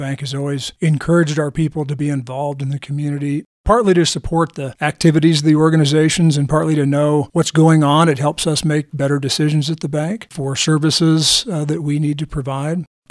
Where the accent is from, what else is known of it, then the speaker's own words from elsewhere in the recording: Colorado Springs, Colorado, United States; also born or lived in Michigan; I was born in Michigan, moved to Colorado with the family, Colorado Springs, when we were 4. So I grew up in Colorado Springs, came down to the Valley to go to school at Adams State